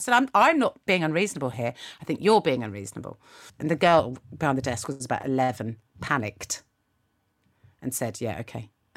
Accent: United Kingdom; Like, I'm so British.

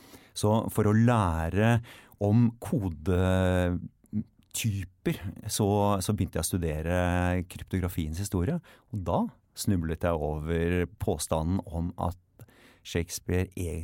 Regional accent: Oslo, Norway; born there; Ja, jeg er født i Oslo, er snart 55 år gammel.

